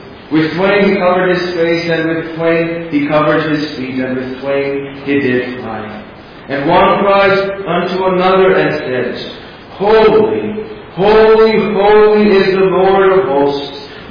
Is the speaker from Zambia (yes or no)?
yes; Zambia; also born or lived in Baltimore; now in Grand Rapids, United States; I am originally from Zambia, that's in Central Africa. I've been here in the United States for just about 11 years now. Lived in Baltimore, but now we're here in West Michigan. We live in Grand Rapids.